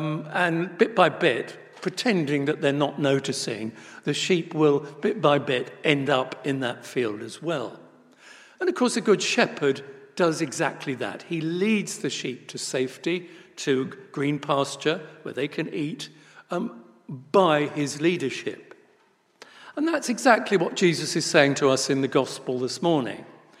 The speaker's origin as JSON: {"language": "English", "region": "South East England", "country": "United Kingdom", "tie": "born or raised there", "said": "I was brought up on the South Downs in Sussex, and indeed, I love walking on the Downs."}